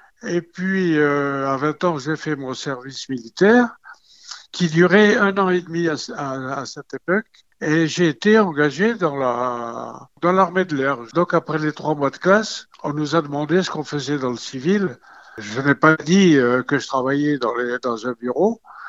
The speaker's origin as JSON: {"language": "French", "country": "Algeria", "tie": "born or raised there", "moved": "as an adult", "said": "puisque j'ai quitté l'Algérie, mon pays natal, à l'âge de 25 ans."}